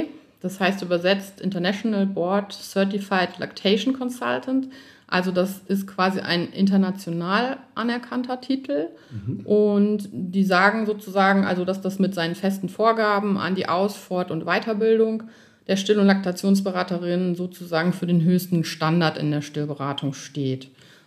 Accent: Olpe, North Rhine-Westphalia, Germany; Ich komme gebürtig aus Olpe.

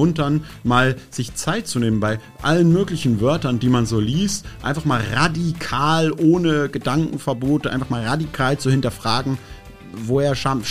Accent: Berlin, Germany; Aber ich bin hier geboren, habe 30 Jahre hier gelebt

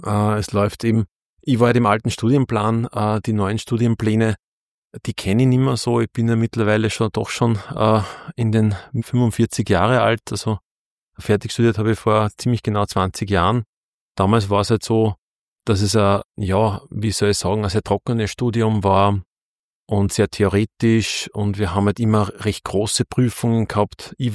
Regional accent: Buchenau, Upper Austria, Austria; also born or lived in Linz / Innsbruck; now in Kirchschlag, Austria; bin in Linz geboren und aufgewachsen in Buchenau und wohne jetzt in Kirchschlag. Also recht weit war der Radius noch nicht außerhalb von Oberösterreich. Und bis auf die Zeit, wo ich in Innsbruck war und da studiert habe, bin ich eigentlich immer in Oberösterreich gewesen.

